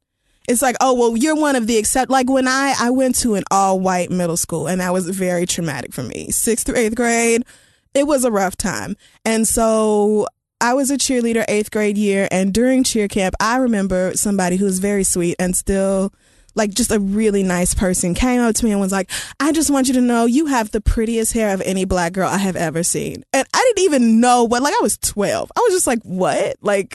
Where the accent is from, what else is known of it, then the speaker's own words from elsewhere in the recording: Oklahoma, United States; It was just like I grew up in Oklahoma and that was just like, it was just like understood.